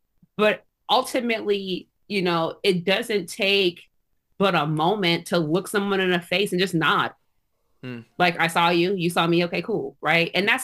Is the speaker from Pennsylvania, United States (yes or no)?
no; Seattle, Washington, United States; Sometimes I'm like, for better or for worse, I'm from Seattle.